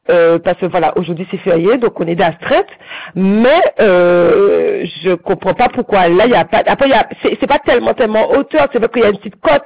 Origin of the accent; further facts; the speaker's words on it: Deauville, Normandy, France; parce que je suis de Deauville, voilà.